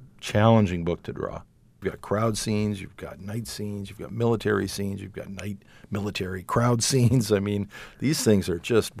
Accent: Richfield, Ohio, United States; Before the events of May 4, the National Guard was in my hometown, which was Richfield. They were camped actually right across from my elementary school.

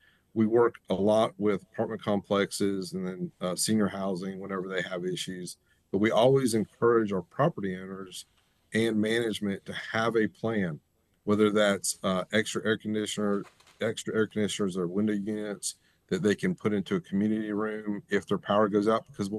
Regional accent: Henderson County, North Carolina, United States; now in Charlotte, United States; I'm from Henderson County, and so I grew up without air conditioning. We had attic fans

